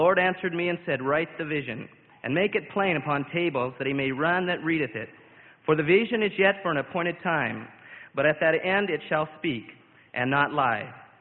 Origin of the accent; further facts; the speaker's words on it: Kalispell, Montana, United States; I'm from Kalispell, Montana, the community chapel there.